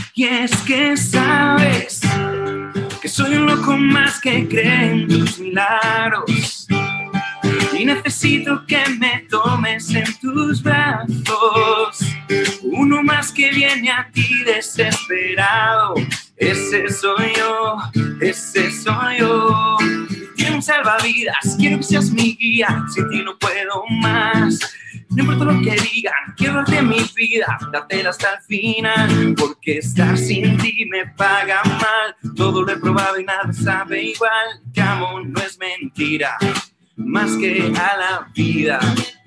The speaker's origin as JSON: {"language": "Spanish", "country": "Spain", "said": "Soy español, cantautor, tengo 34 años"}